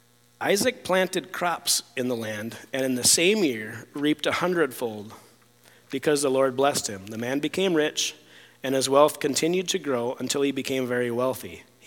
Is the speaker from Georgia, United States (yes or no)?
no; North Dakota, United States; also born or lived in Wisconsin; growing up in North Dakota, you don't think of moving to any place warm. Like our last winter in Wisconsin, I threw a cup of boiling water off the deck